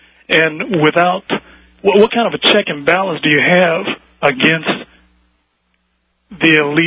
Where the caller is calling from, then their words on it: Virginia, United States; Virginia.